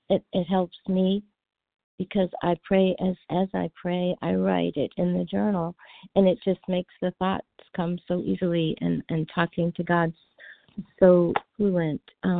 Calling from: Florida, United States

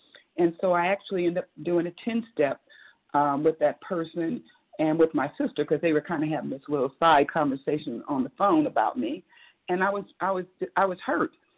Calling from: Atlanta, Georgia, United States; I'm calling … from Atlanta.

